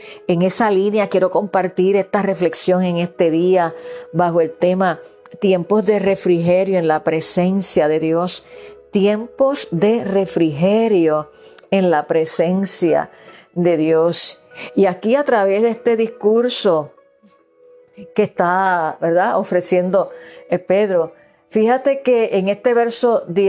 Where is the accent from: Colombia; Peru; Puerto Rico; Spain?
Puerto Rico; now in United States; Bueno, por lo menos yo que vengo de Puerto Rico, no perdemos tiempo